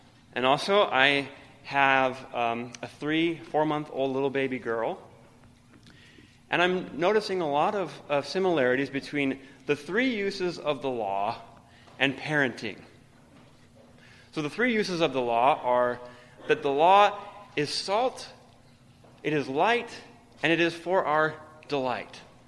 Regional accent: Guatemala; Growing up in Guatemala, we would oftentimes go hiking.

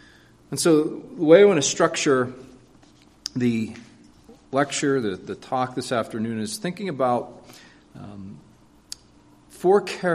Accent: East Coast, United States; I'm from the East Coast, and when I moved to Arizona to pastor an RP church there

